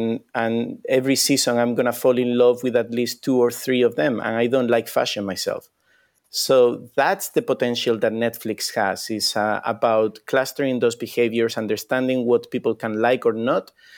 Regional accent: Spain; English is a second language; I'm a Formula One fan. I come from Spain.

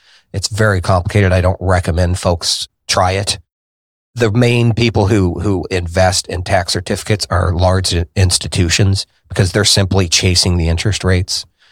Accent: Indianapolis, Indiana, United States; born there; So I was born here in Indianapolis on the north side

